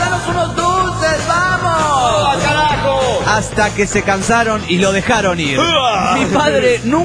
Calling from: Mexico City, Mexico; de México DF.

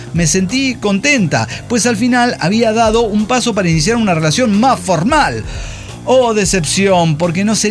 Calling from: Atizapán, State of Mexico, Mexico; de Atizapán, México.

